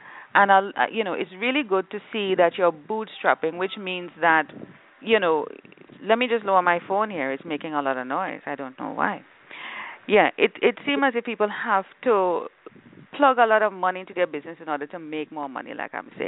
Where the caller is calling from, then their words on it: Jamaica; I'm broadcasting from Jamaica, and we have the fastest man in the world, Usain Bolt.